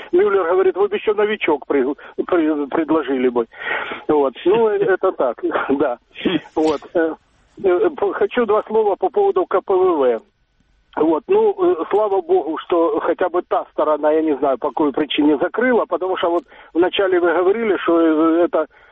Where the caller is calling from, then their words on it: Dnipro, Dnipropetrovsk Oblast, Ukraine; город Днепр.